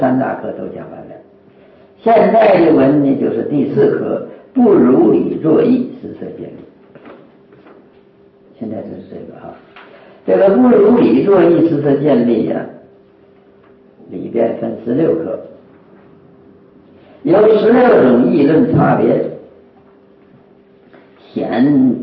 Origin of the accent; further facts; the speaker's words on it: China; 一切实我们中国人呢，我们华人佛教的习惯的用语就是禅词嘛